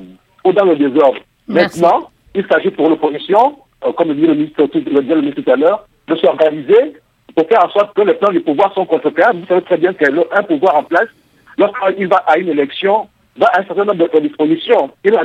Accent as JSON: {"language": "French", "country": "Gabon", "said": "là je parle en tant qu'Africain, des exemples de chez nous au Gabon"}